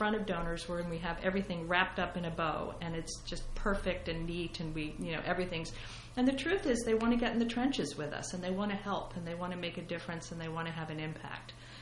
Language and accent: English; Columbus, Ohio, United States; I grew up in Columbus, Ohio, and they were very engaged in the community.